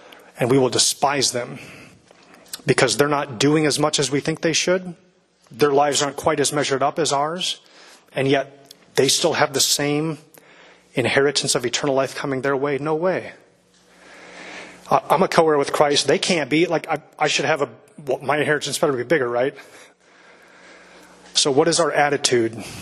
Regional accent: Pella, Iowa, United States; Again, I'm from Pella, from 10 years old up. A lot of Dutch heritage.

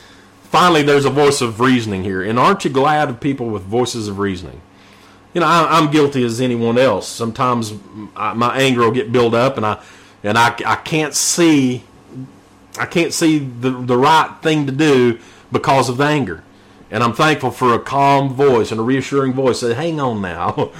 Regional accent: Knoxville, Tennessee, United States; I grew up here in the Corrington area in East Tennessee, here in East Knoxville

